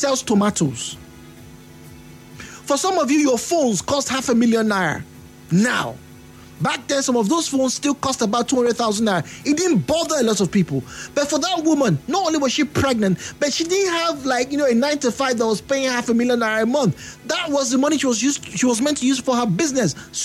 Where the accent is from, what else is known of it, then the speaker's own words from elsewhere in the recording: Benin; Once again, I grew up in Benin where people were doing these things.